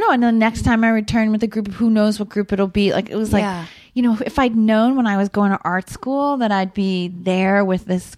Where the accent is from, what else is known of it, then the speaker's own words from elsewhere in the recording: Rockford, Illinois, United States; when I was growing up in Rockford, I'm like, am I going to ever get out of here?